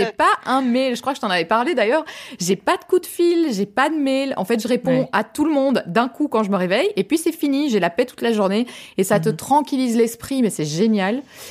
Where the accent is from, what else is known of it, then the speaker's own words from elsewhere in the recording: France; accent: French; j'ai quand même un accent de Frenchie